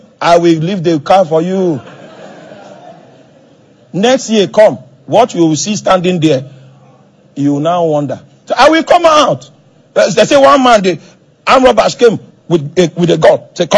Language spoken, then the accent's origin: English; Nigeria; I'm Nigerian. My father is Nigerian.